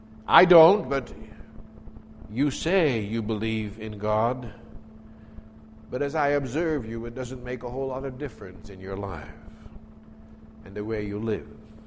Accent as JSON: {"language": "English", "region": "Drenthe", "country": "Netherlands", "tie": "born or raised there", "said": "I was a little boy growing up in the Netherlands in the province of Drenthe"}